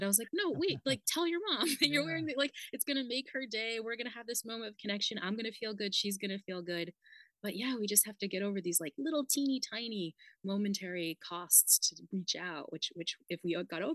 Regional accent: Northeast, United States; I'm like from the Northeast and, you know, very like city girl.

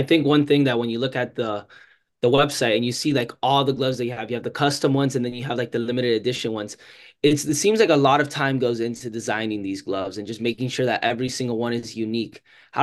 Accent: Miami, Florida, United States; I think that one thing that I love, especially like I'm being from Miami, is like the amount of like life that comes into these gloves.

